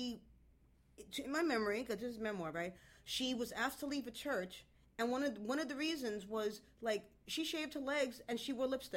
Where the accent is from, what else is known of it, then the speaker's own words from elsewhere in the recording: Puerto Rico; I'm Puerto Rican American, but so we're Caribbean.